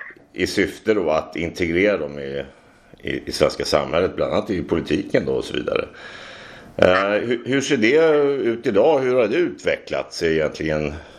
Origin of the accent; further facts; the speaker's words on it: Sweden; Jag kan bara lägga till då att jag är en vanlig svensk alltså privatperson som ringer här nu